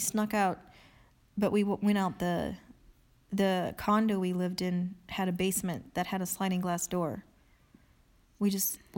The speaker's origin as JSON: {"language": "English", "region": "Ohio", "country": "United States", "tie": "born or raised there", "also_born_or_lived": "Fort Wayne, Indiana", "said": "Well, I was born in Fort Wayne, Indiana. Lived there until I was like two, so I don't remember Indiana at all. I grew up in Ohio. We moved around a lot."}